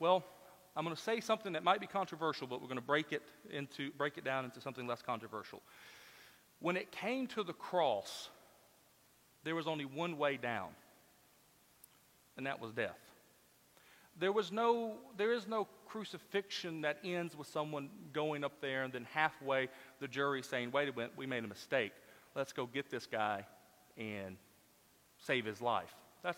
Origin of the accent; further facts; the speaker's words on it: Memphis, Tennessee, United States; I grew up in Memphis, and oftentimes we would go visit Dr. Adrian Rogers' church out in Bellevue Baptist Church in Memphis.